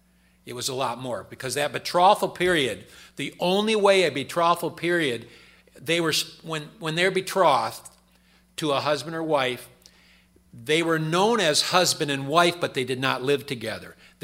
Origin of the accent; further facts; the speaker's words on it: Michigan, United States; You know I'm from Michigan, and you know I've had a very happy fall this year.